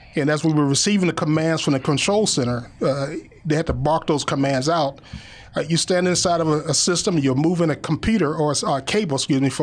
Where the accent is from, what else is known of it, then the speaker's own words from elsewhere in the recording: Philadelphia, Pennsylvania, United States; moved away as an adult; Well, back in 1969, while growing up in Philadelphia, I was attending tech school.